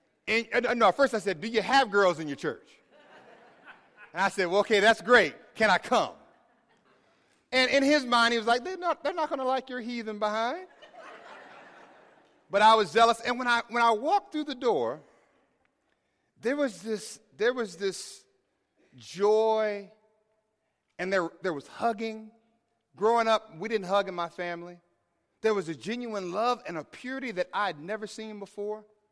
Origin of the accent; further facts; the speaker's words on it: Tallahassee, Florida, United States; growing up in Tallahassee, as an African-American teenager, I didn't even think about dating someone who wasn't black.